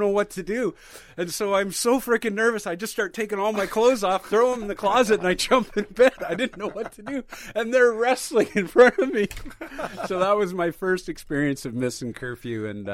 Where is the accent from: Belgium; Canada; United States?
Canada; Victoria, British Columbia; Victoria. Yeah, so it's my